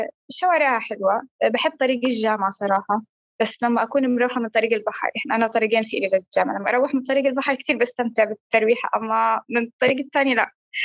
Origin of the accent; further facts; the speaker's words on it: Gaza, Gaza Strip, Palestine; فمع الأسف برضو هندسة الجينات مش موجود عندنا بغزة.